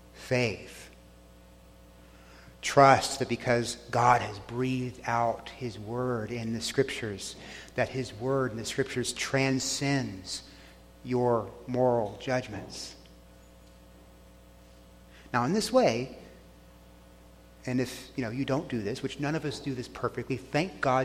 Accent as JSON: {"language": "English", "region": "Texas", "country": "United States", "tie": "born or raised there", "moved": "yes", "said": "I was raised in Texas, where you say yes, sir, and yes, ma'am, to the cashier at the store, not just to your father or your mother."}